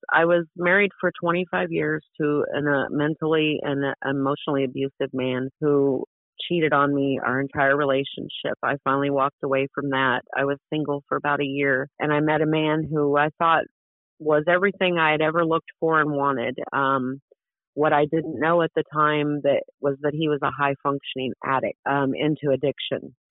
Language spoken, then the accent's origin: English; Kansas City, Missouri, United States; I'm from Kansas City, Missouri. I am 59 years old.